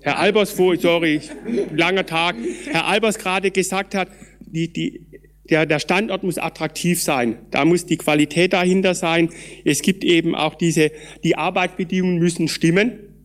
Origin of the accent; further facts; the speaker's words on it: Baden-Württemberg, Germany; moved away; Ich komme aus Baden-Württemberg, wie man wahrscheinlich meinem Dialekt auch entnehmen kann. Bin schon lange Jahre weg